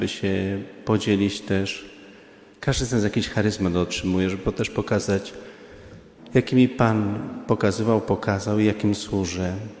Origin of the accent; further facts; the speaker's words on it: Katowice, Silesian Voivodeship, Poland; W pewnym momencie znalazłem się tu w Katowicach. Jest to moja rodzinna miejscowość. Jestem z Kostuchny.